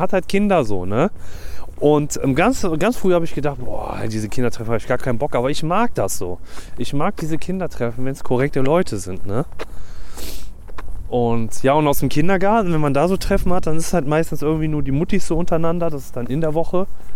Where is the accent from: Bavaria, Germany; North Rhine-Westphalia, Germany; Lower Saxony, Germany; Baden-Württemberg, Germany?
North Rhine-Westphalia, Germany; Gruiten; now in Wuppertal, Germany; wir wohnen ja in Wuppertal und ich komme ja eigentlich aus dem Dorf, ne, aus Grüten genauer. Und ich möchte gerne wieder aufs Ländliche